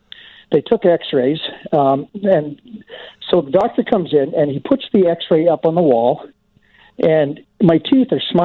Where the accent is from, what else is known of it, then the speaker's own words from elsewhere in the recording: Edmonton, Alberta, Canada; I'm from Western Canada, from Edmonton.